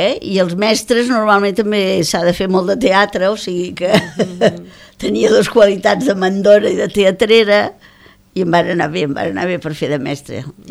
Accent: Tarragona, Catalonia, Spain; born there; De Tarragona. Jo vaig néixer a Tarragona.

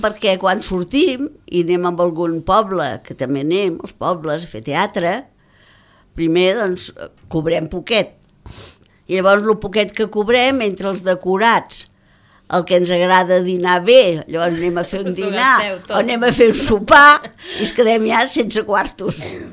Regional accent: Tarragona, Catalonia, Spain; born there; De Tarragona. Jo vaig néixer a Tarragona.

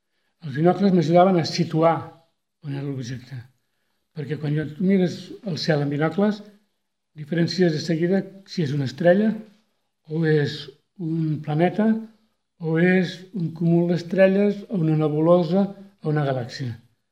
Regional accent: Sabadell, Catalonia, Spain; No sóc de Torroja, sóc de Sabadell.

